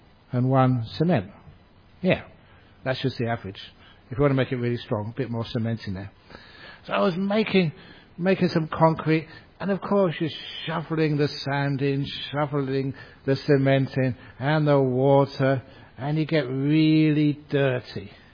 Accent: Perth, Western Australia, Australia; "Oh, I am from Australia." "Oh, what city in Australia?" said this Vietnamese monk. "Oh, I'm from Perth."

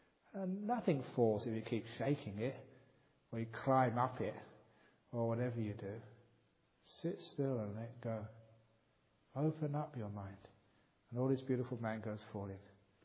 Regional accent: England, United Kingdom; born there; Because, I was born in England, but I spent some time in Asia.

